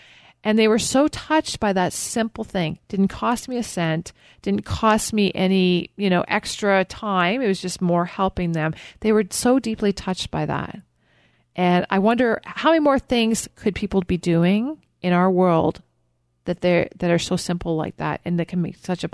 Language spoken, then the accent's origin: English; Canada; Okay, I'm Canadian and I don't like snow, my friend.